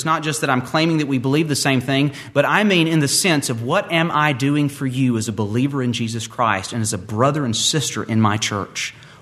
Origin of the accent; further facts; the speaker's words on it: Moody, Alabama, United States; I come from Podung, Moody, Alabama. Moody. Now they say Moody, but it was Moody when I was growing up.